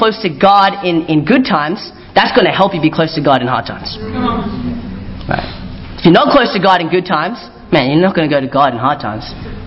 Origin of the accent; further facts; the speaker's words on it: Philippines; You know, I'm Filipino.